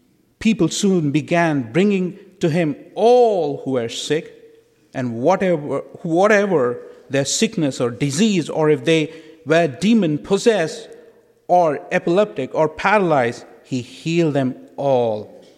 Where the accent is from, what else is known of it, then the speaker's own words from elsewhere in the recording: India; I was born and raised in India, the largest democracy of the world.